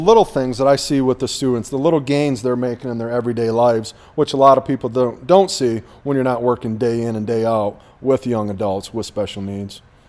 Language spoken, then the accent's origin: English; Sparta, United States; When I was growing up in Sparta, one of my mom's good friends taught out at Lincoln School on Lincoln campus.